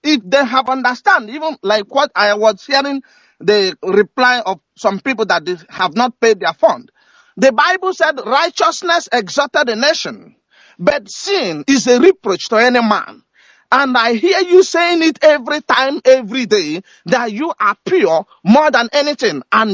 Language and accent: English; Ebonyi, Nigeria; now in Austria; I come from Ebonyi State, but I live in, I based in Austria.